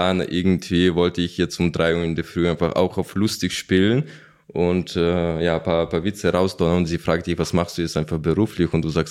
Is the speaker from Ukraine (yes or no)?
yes; Ukraine; German is a second language; now in Germany; Am Anfang hatte ich noch einen richtig mega krassen Akzent. Ich war Ukrainer, bin ich Ukrainer so am Anfang